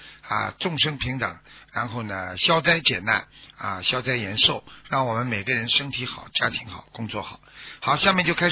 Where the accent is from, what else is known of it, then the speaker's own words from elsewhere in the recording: China; 就是大后天，就是我们中国人的新年了。